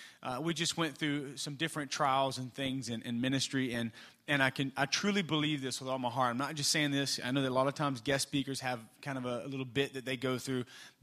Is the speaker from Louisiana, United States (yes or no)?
yes; Louisiana, United States; I'm from the South, man. We wear shorts and stuff in the middle of the winter. It doesn't get that cold in Louisiana